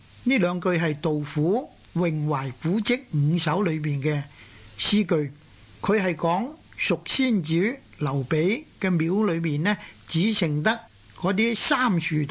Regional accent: Guangdong, China; 不过啊，我哋广东人啊，若果我哋讲广州话嘅时候咧，就将呢个衫字咧系读做参。

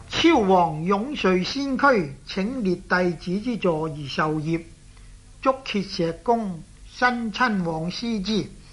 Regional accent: China; accent: Cantonese; 即是我們廣東話裏面講話掃把，用來掃地的掃把

